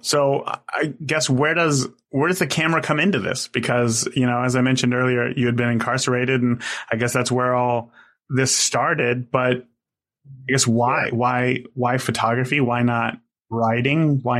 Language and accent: English; California, United States; now in Indiana, United States; like born and raised in California, but like to today, we've lived in Indiana now for almost 11 years, and we've lived in the same town essentially.